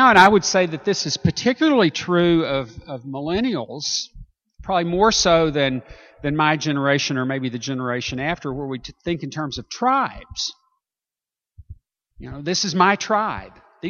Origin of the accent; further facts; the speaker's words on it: the South, United States; Now, I grew up in the South. I grew up in the South in the 40s and 50s.